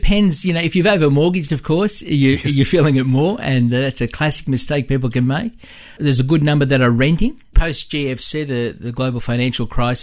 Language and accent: English; Rooty Hill, New South Wales, Australia; I'm born and bred in Rudy Hill. So this is home to me.